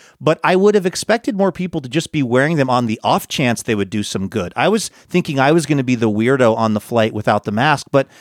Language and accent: English; Seattle, Washington, United States; I just mentioned casually to a guy I was talking to that I was from Seattle.